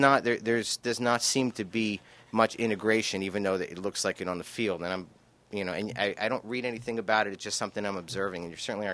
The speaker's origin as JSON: {"language": "English", "town": "Boston", "region": "Massachusetts", "country": "United States", "tie": "born or raised there", "said": "I grew up a baseball fan. I grew up around Fenway, going to Fenway in the late 70s."}